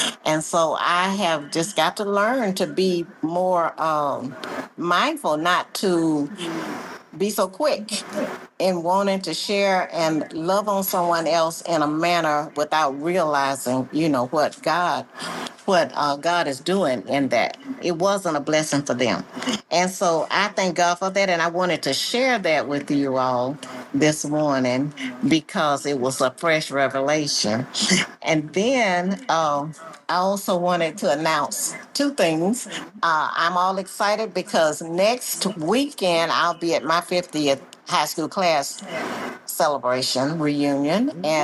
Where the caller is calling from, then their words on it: Dallas, Texas, United States; Good morning. I am tapping in from Dallas, Texas.